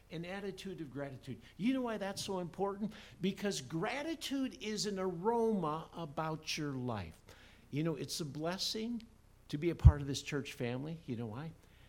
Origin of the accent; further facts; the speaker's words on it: Iowa, United States; Growing up in Iowa, my mom washed all my football uniforms, and she fed me and did all that stuff.